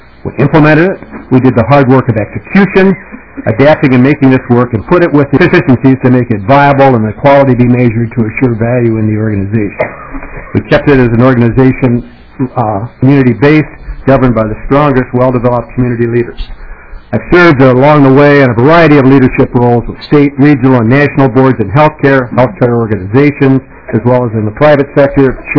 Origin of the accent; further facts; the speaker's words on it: St. Cloud, Minnesota, United States; I'm from St. Cloud and currently serving as the board regent member from Congressional District 6.